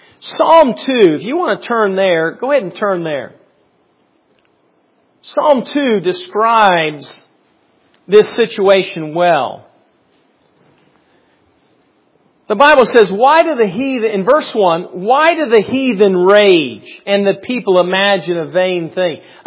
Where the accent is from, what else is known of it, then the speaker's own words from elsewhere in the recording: United States; Today, and again, you talk about America because I'm an American. I'm here.